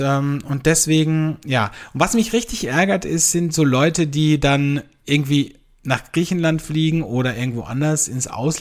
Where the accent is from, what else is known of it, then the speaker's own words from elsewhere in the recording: Austria; wir haben hier so viele Hunde bei uns in Österreich